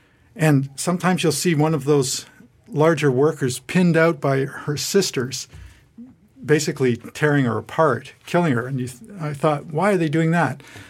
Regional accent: Toronto, Ontario, Canada; I grew up in Toronto, Canada.

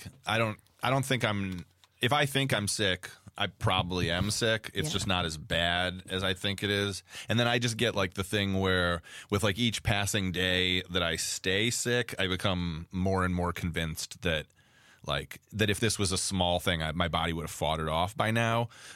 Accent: Midwest, United States; Madeline's from the East Coast, I'm from the Midwest.

